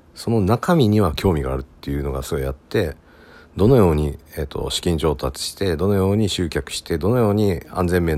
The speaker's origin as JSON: {"language": "Japanese", "region": "Ehime", "country": "Japan", "said": "あの2年前ぐらいにですね、僕愛媛県出身なんですけども、"}